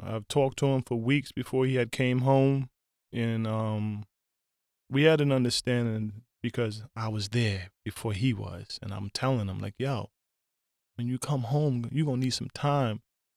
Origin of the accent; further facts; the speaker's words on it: Staten Island, New York, United States; Of course, I'm from Park Hill and Stapleton and New Brighton, so I can go anywhere on Staten Island in all reality.